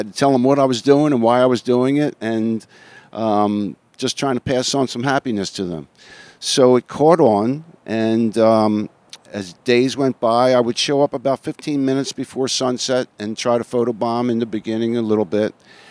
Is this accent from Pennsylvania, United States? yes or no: yes; Philadelphia, Pennsylvania, United States; now in Siesta Key, United States; I'm a former Marine. I'm from Philadelphia originally.